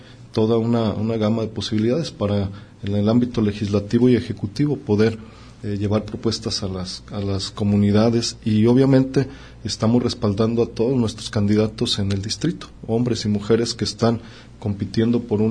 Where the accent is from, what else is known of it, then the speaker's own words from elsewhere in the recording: Mexico; nuestra imagen como mexicanos